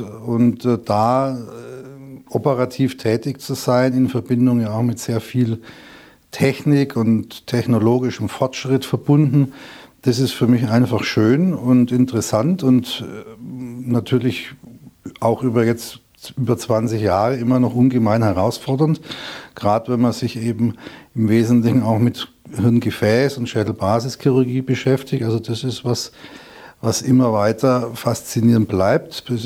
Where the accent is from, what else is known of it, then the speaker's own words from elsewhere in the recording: Erlangen, Bavaria, Germany; now in Traunstein, Germany; Ähnlich wie Professor Gelse kommen wir eigentlich beide aus Erlangen. Ulglicherweise sind ja beide auch Franken. Er aus Oberfranken, ich aus Mittelfranken.